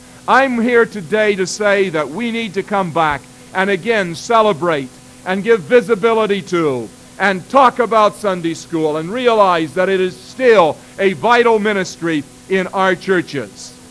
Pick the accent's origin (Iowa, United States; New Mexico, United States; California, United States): Iowa, United States; Eldon; the Rock Island, which was the backbone of Eldon, Iowa, my hometown